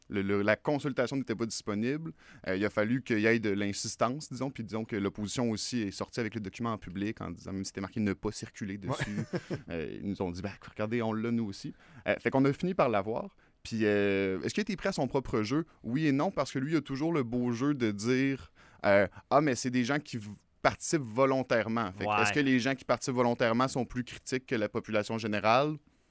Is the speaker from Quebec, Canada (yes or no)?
yes; Lévis, Quebec, Canada; Puis moi, je viens de Lévis, je viens de Pintendre, puis j'habitais dans un beau quartier où tout le monde sait des unifamiliales